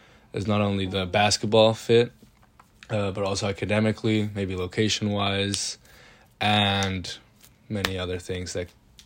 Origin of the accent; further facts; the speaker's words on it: Germany; English is a second language; also born or lived in Spain; now in Boston, United States; I was born in Spain, but I lived most of my life in Germany